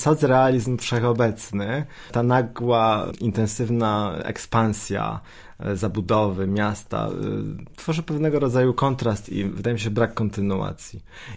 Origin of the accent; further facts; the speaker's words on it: Mielec, Subcarpathian Voivodeship, Poland; Wychowałem się w mieście, które przeszło olbrzymią transformację i mam wrażenie, że my jako mielczanie zostaliśmy odcięci od pewnej kontynuacji.